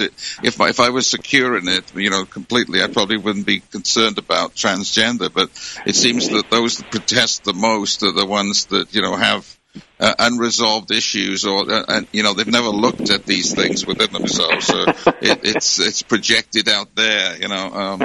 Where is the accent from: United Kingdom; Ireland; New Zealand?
United Kingdom; I'm going to Britain for a couple of weeks. I'm looking forward to getting back to my home country.